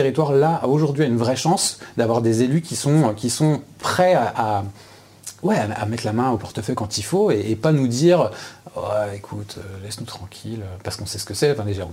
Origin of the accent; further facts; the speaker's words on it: Orléans, Centre-Val de Loire, France; also born or lived in Paris; ça a été vraiment un retour au Loiret que je connaissais quand j'étais gamin. Moi je suis originaire de Paris, mais j'ai grandi à la source